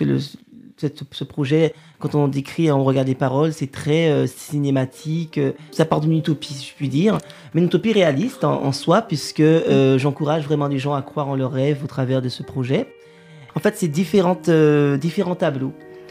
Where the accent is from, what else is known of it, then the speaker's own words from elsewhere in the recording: Martinique, France; moved away as an adult; moi j'ai quitté la Martinique donc à 18 ans après donc mon baccalauréat, je me suis installée en France pour justement poursuivre mes études